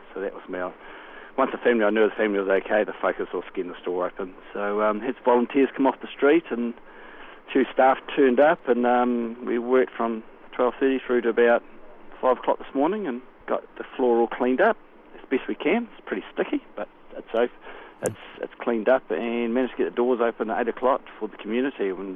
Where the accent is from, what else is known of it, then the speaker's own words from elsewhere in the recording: Christchurch, Canterbury, New Zealand; I'm from Canterbury, I'm from Christchurch, my wife